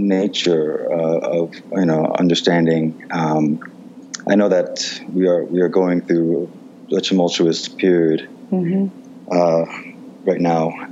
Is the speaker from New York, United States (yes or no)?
yes; New York, United States; Well, I am from New York, and I've been making films in New York for my whole life